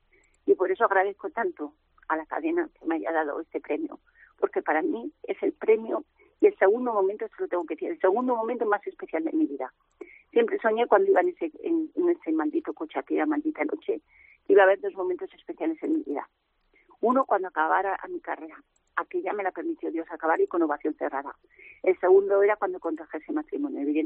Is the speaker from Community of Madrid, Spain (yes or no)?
no; Ejea de los Caballeros, Aragon, Spain; Los tengo desde pequeñica porque me criaron mis padres, en Ejea de los Caballeros